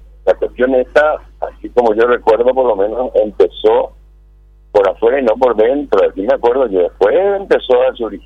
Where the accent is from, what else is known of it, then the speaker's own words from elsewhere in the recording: Paraguay; como ciudadano paraguayo